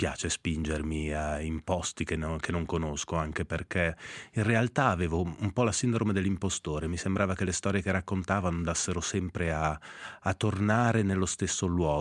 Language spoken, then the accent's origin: Italian; Switzerland; un francese, uno scozzese e un canadese, più io svizzero